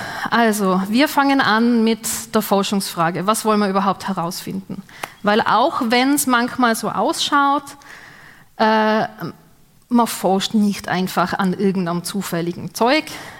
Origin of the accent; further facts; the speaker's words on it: Vienna, Austria; now in Karlsruhe, Germany; ich bin ursprünglich aus Wien, ich wohne seit 2 Jahren in Karlsruhe, ich bin hergezogen, weil ich mein Doktorat hier am KIT mache